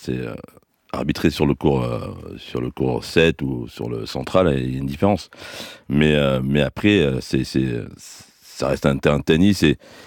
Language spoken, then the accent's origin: French; France; pour nous, en tant que Français, c'est un petit peu le temple du tennis